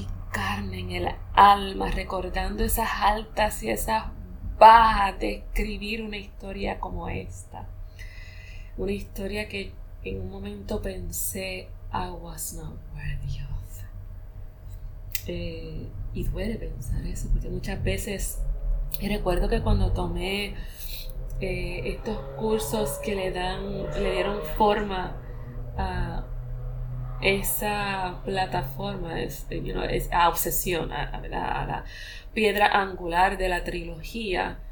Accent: Puerto Rico; la realidad que vivo como ciudadana puertorriqueña, como mujer, madre, esposa, hija, amiga, sobrina, nieta, etcétera, que ama Puerto Rico, que vive

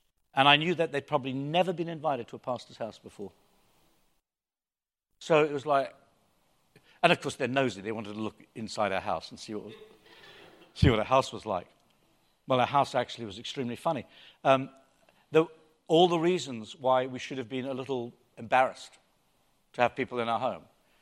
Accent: England, United Kingdom; now in United States; Celia and I came from England in 1980, admittedly it was to California, which has its own DNA.

